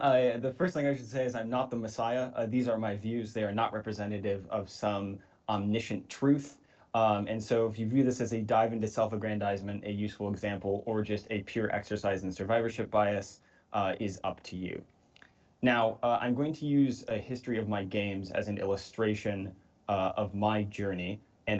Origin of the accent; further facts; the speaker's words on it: Midwest, United States; I'm an American from the Midwest. I'm 23 years old.